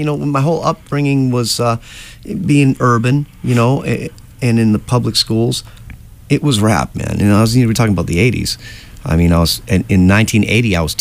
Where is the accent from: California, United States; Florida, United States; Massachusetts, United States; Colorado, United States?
Massachusetts, United States; Boston; Correct. I grew up in Dorchester until I was about 40.